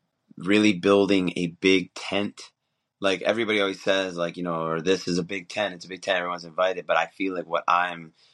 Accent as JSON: {"language": "English", "town": "Detroit", "region": "Michigan", "country": "United States", "tie": "born or raised there", "said": "growing up in Metro Detroit, it's just not my sound, you know?"}